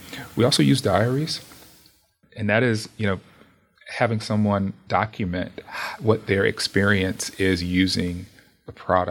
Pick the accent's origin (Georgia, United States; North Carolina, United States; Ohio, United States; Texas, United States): North Carolina, United States; Charlotte; Right. I'm from Charlotte, North Carolina.